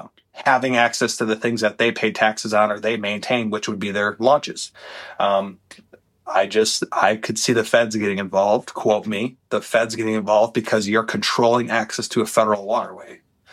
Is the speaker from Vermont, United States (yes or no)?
no; Wisconsin, United States; Even though I'm from Wisconsin, I have every right to go down there, buy my license, and hunt that water.